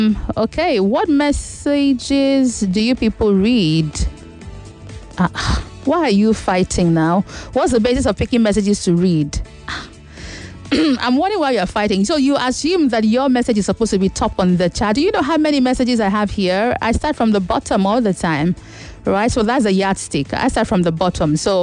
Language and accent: English; Middle Belt, Nigeria; An enemy of the state tagged Obedient Movement as tribal, but I'm not Igbo. I'm from the Middle Belt and I support Peter Obi because he is prudent.